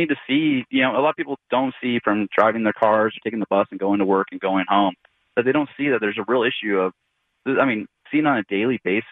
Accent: Washington, United States; I grew up in Eastern Washington, went to University of Washington, graduated about 15 years ago with finance and accounting degrees.

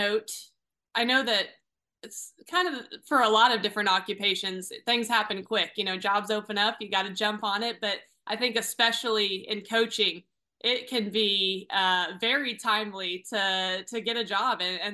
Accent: Emporia, Kansas, United States; I grew up in Emporia, but I went and played JUCO basketball at Barton Community College.

